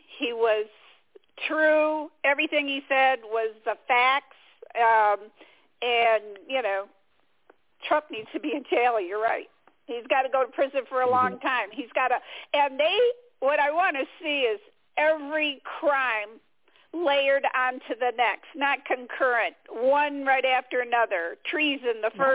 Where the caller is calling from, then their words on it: Michigan, United States; from Michigan.